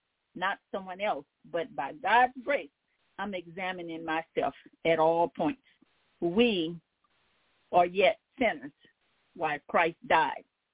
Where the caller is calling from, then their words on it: Baton Rouge, Louisiana, United States; Good evening, my brothers and sisters. … I'm calling from Baton Rouge, Louisiana.